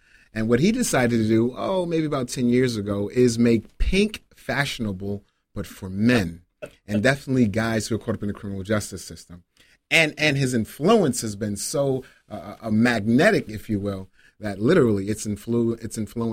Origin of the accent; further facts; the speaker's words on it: Harlem, New York, United States; also born or lived in North New Jersey; So I'm originally from Harlem. You should know that. Also raised in North New Jersey, too.